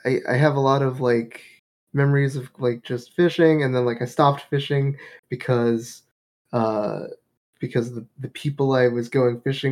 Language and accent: English; Gulf Coast, United States; You know, I grew up in the Gulf Coast, so we would go out and we'd go fishing